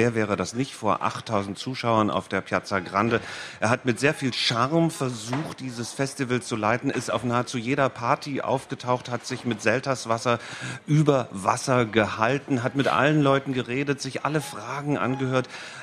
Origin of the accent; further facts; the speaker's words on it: Germany; Ich bin ja Deutscher, ne?